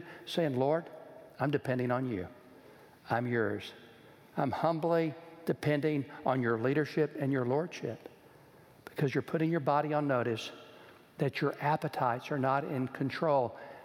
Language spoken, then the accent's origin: English; Los Angeles, California, United States; now in Orange County, United States; "We're from Los Angeles. We live in Orange County.